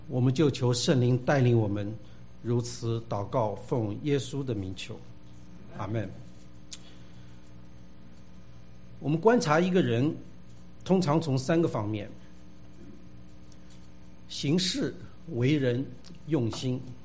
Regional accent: China; 我们从大陆来的特别明白这一点。

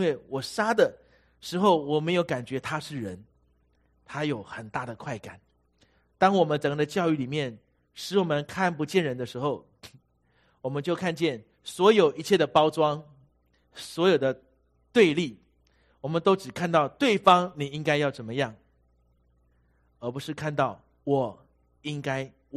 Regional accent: Taiwan; 我是一个外省背景长大的，从小在我们的家里，我们家就是说宁波话， 我到了学校，学校的同学要说台语，老师教导我们要说普通话，我很混乱。

